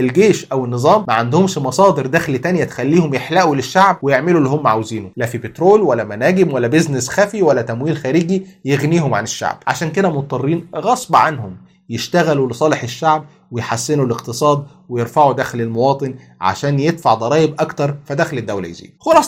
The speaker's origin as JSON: {"language": "Arabic", "country": "Egypt", "said": "ما عندنا في مصر مثلا هو انقلاب واحد"}